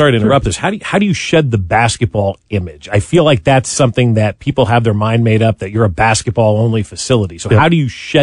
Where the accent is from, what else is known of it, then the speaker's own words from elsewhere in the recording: New Jersey, United States; You grew up in Iowa. I grew up in New Jersey.